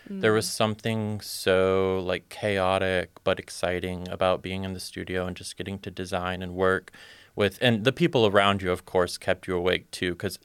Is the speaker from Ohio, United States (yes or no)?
yes; Bellevue, Ohio, United States; also born or lived in Ann Arbor, Michigan; when I was about 8 years old, we moved to the very tiny town of Bellevue, Ohio.